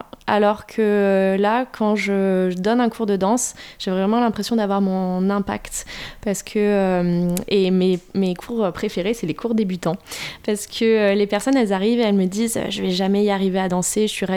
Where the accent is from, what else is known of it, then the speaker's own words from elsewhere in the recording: France; ah ben, moi, je suis française, j'étais la seule.